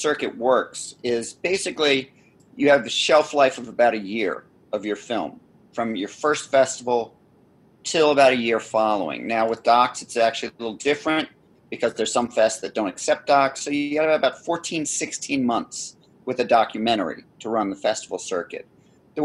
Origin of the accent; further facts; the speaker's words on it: Scotland, United Kingdom; I'm Scottish